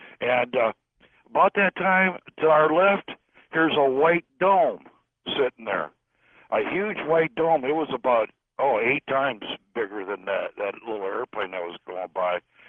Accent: Detroit, Michigan, United States; I'm from Detroit

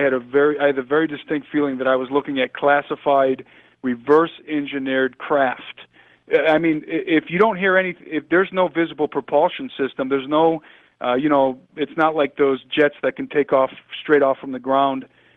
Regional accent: Brook Park, Ohio, United States; I grew up in Brook Park, Ohio.

